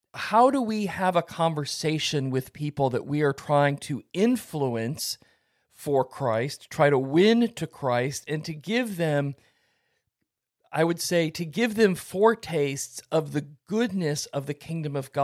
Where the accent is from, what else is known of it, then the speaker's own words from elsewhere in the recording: Iowa City, Iowa, United States; I left St. Louis and planted a church in my hometown of Iowa City, Iowa.